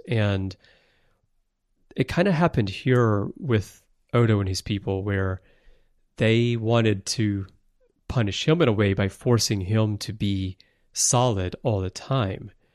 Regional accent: Alabama, United States; moved away as an adult; now in Japan; I grew up in Alabama. I'm American, but I've lived most of my adult life in Japan.

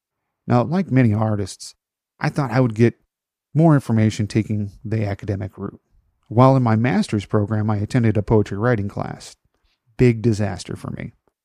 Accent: Rockford, Illinois, United States; So, a few years later, I was back in my hometown of Rockford, Illinois

